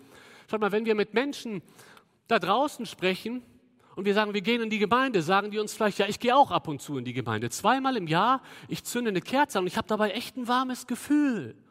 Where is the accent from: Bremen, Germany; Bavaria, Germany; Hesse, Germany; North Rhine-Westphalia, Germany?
North Rhine-Westphalia, Germany; Cologne; Da sagen wir als Kölner, ist ja nett.